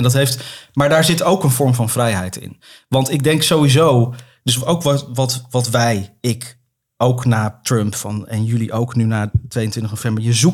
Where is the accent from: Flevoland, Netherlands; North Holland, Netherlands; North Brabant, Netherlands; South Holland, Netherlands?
Flevoland, Netherlands; Almere; misschien Almere waar ik ben opgegroeid